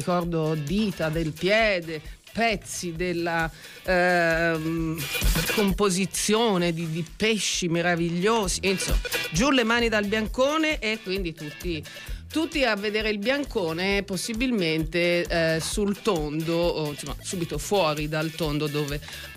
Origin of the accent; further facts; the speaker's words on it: Florence, Tuscany, Italy; lo sapete, siamo di Firenze, siamo insopportabili